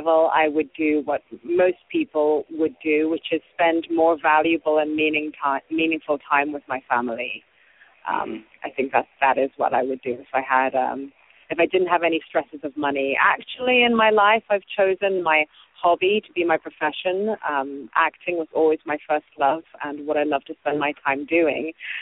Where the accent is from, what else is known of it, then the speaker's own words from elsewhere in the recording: Zimbabwe; When I was growing up in Zimbabwe, I knew many people around me who died of HIV.